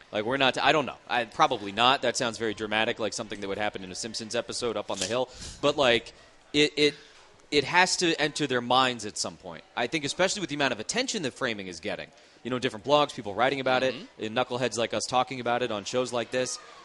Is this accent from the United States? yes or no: yes; Florida, United States; which as a kid growing up in Florida, that was like a really, really big deal because the space program was, you know, kind of near.